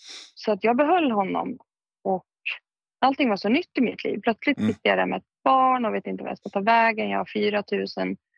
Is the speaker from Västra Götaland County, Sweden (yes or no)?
no; Fagersta, Västmanland County, Sweden; jag kan inte bo i Fagersta där jag kommer från hos pappa, för att trivs inte där. Mm. När jag växte upp där så kände jag bara att jag måste därifrån.